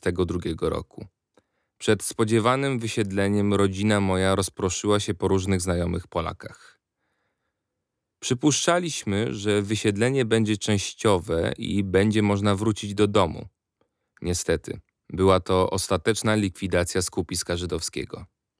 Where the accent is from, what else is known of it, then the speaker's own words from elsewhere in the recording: Nowe Brzesko, Lesser Poland, Poland; also born or lived in Kraków; w miejscowości Nowe Brzesko w województwie krakowskim. Do wybuchu II wojny światowej ukończyłem pierwszą klasę szkoły podstawowej.